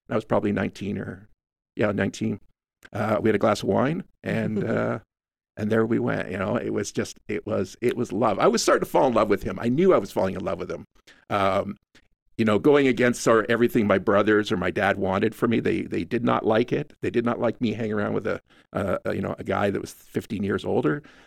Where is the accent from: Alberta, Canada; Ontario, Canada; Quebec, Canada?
Ontario, Canada; Hamilton; Growing up on Hamilton Mountain, you know, I wanted to get out. I wanted to get away. I wanted to go to college.